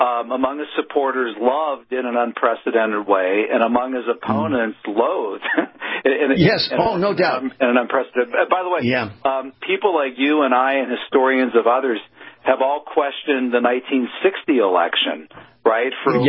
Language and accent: English; Pittsburgh, Pennsylvania, United States; My hometown where I was born, Pittsburgh, you know, the unions in Pittsburgh, you know, they're notorious.